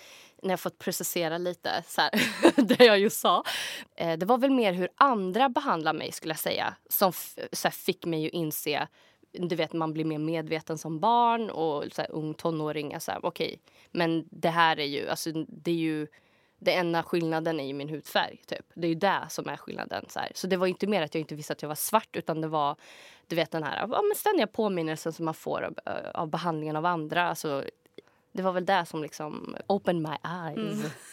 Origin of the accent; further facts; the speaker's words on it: Skoghall, Värmland, Sweden; jag är från en liten ort som heter Skoghall. Utanför Karlstad, ungefär 7 kilometer. Bor typ 15 000 när jag växte upp i alla fall. Nu har det säkert blivit mer.